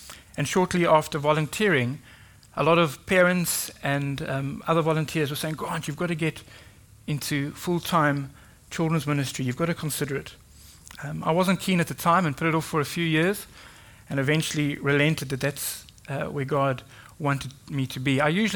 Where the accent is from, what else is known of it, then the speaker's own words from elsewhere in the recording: South Africa; I am from South Africa. I never used to have an accent until we arrived here.